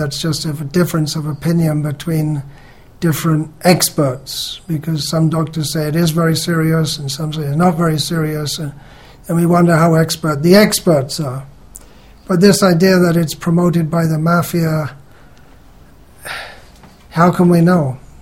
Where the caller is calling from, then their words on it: Salem, Tamil Nadu, India; I'm talking from Salem in Tamil Nadu.